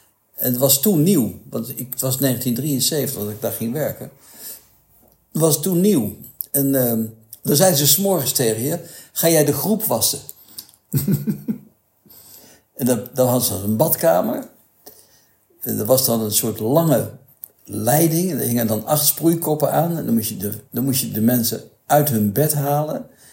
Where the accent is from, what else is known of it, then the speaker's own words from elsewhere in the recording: North Brabant, Netherlands; also born or lived in Breda / Eindhoven; Ja, ik ben in Brabant opgegroeid, in Breda en Eindhoven. Grote stad.